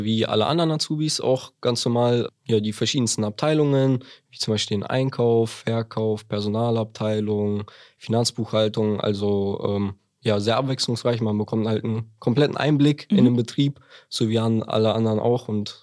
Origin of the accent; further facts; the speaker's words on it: Belm, Lower Saxony, Germany; Also ich komme tatsächlich auch aus Belm, deswegen kannte ich natürlich die Firma AWO schon eigentlich immer so vom Sehen und ich war auch auf der Schule in Belm